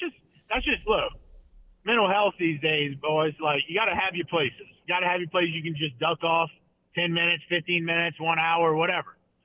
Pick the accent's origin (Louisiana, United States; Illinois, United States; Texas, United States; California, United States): Louisiana, United States; Thibodaux; Nicholls State University, which happens to be in my hometown of Thibodaux, Louisiana.